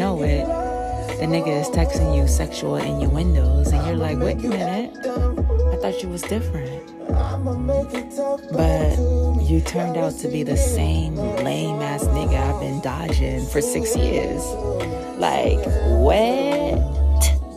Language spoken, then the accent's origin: English; Brooklyn, New York, United States; My nigga. I'm from Brooklyn. Coney Island.